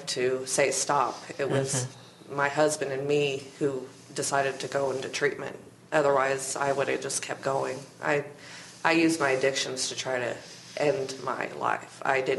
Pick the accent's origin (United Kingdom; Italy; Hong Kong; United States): United States; Colorado; I come from Colorado, and the laws have changed since the past few years